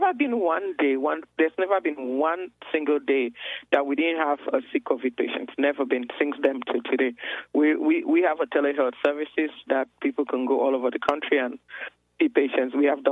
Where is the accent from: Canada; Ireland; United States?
United States; Houston, Texas; I'm from Houston, Texas, and this incident happened in Washington, D.C., at the steps of the Supreme Court.